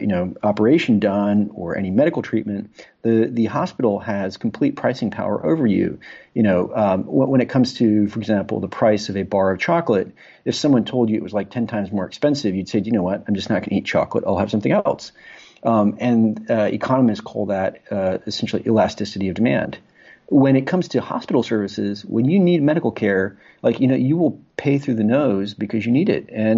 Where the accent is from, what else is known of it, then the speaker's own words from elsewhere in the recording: Spain; now in London, United Kingdom; I currently live in London, and I grew up in Spain.